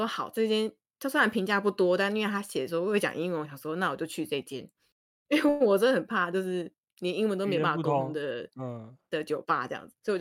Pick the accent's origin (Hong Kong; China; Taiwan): Taiwan; 我说我是台湾人